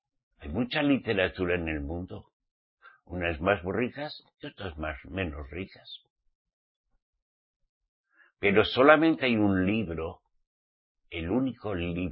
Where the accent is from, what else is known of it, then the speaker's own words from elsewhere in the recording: Basque Country, Spain; born there; yo nací en el País Vasco, soy español, mi papá y mi mamá eran españoles. Fui enseñado en la lengua castellana, al menos mi papá y mi mamá hablaban así.